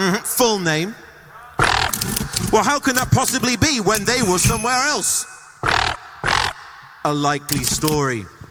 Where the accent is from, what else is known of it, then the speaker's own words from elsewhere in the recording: Isle of Man; because I actually grew up in a very small, obscure island called the Isle of Man.